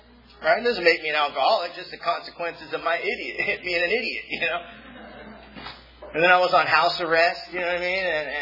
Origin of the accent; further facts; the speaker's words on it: Mission Viejo, California, United States; The time I was in high school, and I grew up in Mission Viejo, California. If you're familiar with Mission Viejo, California, it's the suburbs, you know what I mean?